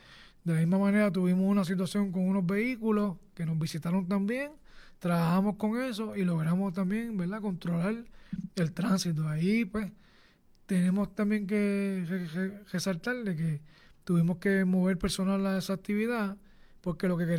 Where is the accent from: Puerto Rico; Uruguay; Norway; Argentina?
Puerto Rico; Lares; específicamente yo les hablo de mi pueblo en Lares. Así que Lares es un pueblo que es bien visitado, o sea, bien concurrido, tiene una población flotante bien alta.